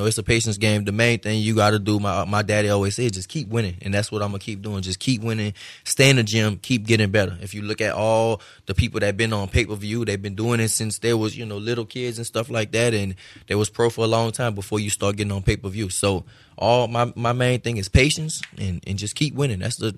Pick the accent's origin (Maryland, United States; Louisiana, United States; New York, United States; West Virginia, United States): Louisiana, United States; New Orleans; now in Houston, United States; And it is in my home state. And the perfect thing is, it's halfway. Houston. I live in Houston. I'm from New Orleans.